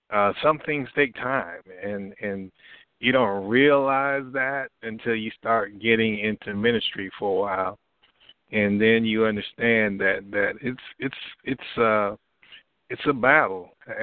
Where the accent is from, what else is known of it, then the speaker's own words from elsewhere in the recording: Oklahoma, United States; born there; where I was when I was born in Oklahoma